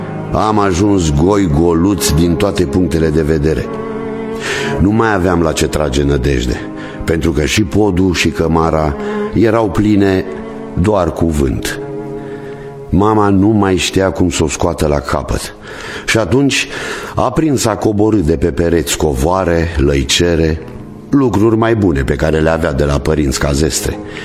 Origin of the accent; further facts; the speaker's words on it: Grășcani, Moldova; din Vărati Grâșcani și port în memorie și timpurile care au precedat secetea și foametea.